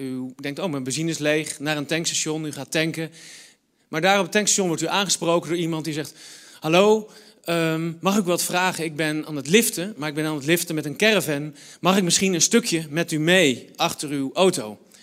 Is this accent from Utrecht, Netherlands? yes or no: yes; Utrecht, Netherlands; van mijn geboortestad Utrecht, dwars door Europa, naar de stad Istanbul in Turkije